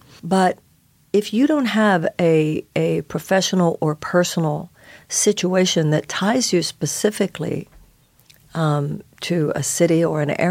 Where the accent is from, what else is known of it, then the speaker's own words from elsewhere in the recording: Houston, Texas, United States; I was born and raised in Houston, yes.